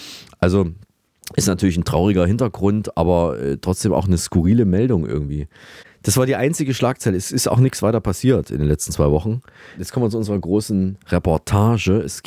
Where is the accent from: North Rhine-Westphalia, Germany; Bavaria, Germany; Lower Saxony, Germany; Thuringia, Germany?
Thuringia, Germany; Saalfeld; Und auch in Thüringen, rund um meine Heimatstadt Saalfeld, ist es Tradition